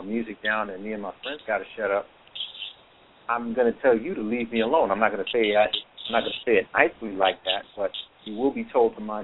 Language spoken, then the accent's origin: English; Florida, United States; but in my home state where I live, in Florida